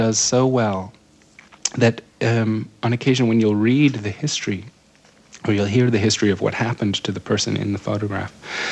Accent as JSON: {"language": "English", "country": "United States", "said": "they greeted me as what they saw as a fellow Muslim, but also as an American."}